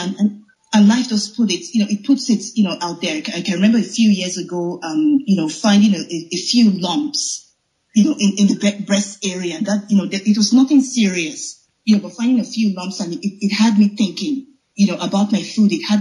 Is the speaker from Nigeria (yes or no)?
yes; Nigeria; now in Canada; now I'm settled in Canada, you know, I am from Nigeria, but I'm settled in Canada.